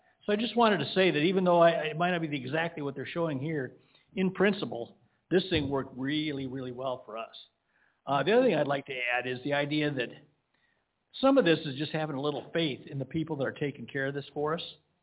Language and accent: English; Iowa, United States; I'm from Iowa, 029.